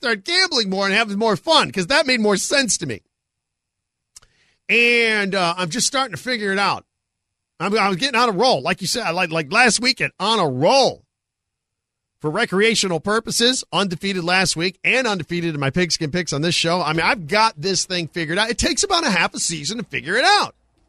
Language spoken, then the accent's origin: English; Indiana, United States; I grew up, growing up in Indiana, basketball was my favorite sport.